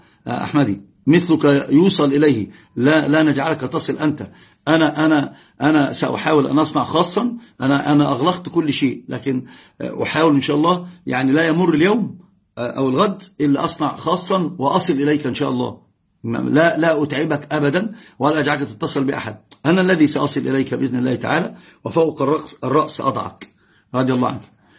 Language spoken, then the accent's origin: Arabic; Egypt; accent: Egyptian; لو أحد يكلمني غير أن أنا أتكلم بلكنتي المصرية ما يعرف أنا إيش